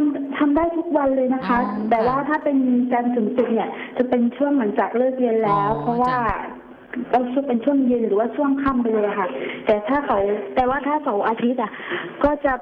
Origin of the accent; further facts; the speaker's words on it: Khlong Thom, Krabi, Thailand; now in Trang, Thailand; อยู่ที่ตำบลคลองพลอำเภอคลองท่อมจังหวัดกระบี่ค่ะ